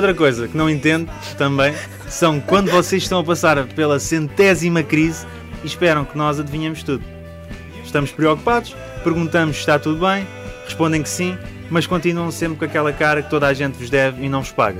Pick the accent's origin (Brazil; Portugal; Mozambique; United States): Portugal; Alpiarça, Santarém; Migas para mim é no Alentejo e às vezes no Ribatejo, porque eu sou da Alpiarça.